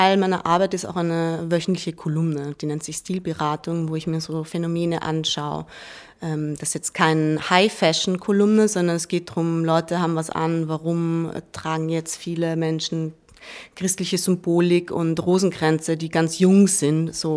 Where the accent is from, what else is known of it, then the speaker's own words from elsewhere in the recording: Tyrol, Austria; Beim letzten Heimaturlaub, also ich bin aus Tirol, bin ich ausgestiegen in Kufstein